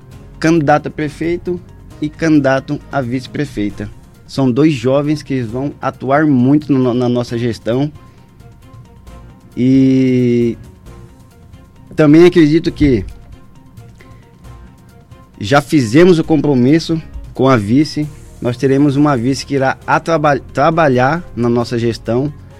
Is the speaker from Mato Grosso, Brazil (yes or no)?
yes; Vila Bela, Mato Grosso, Brazil; nasci aqui em Vila Bela, cresci aqui, todos os meus amigos estão aqui, busquei o estudo, eu saí daqui de Vila Bela com 14 anos